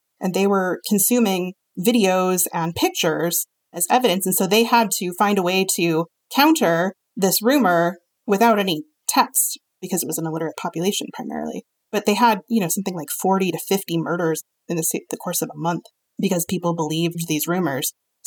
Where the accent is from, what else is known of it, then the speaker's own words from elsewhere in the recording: East Coast, United States; I have worked in tech. I come from the East Coast.